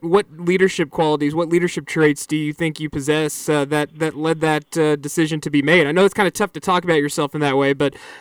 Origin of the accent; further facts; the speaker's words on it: Oklahoma, United States; Dude, I grew up in Oklahoma, and I'm still, when I go back and visit, I'm still not over that.